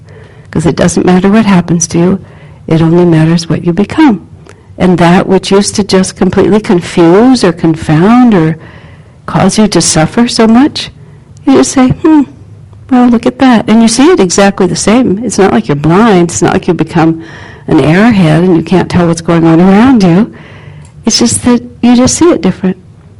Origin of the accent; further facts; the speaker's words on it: El Paso, Texas, United States; I grew up in El Paso, Texas, and we had to get anywhere from El Paso, you had to drive hours and hours across this flat, featureless desert.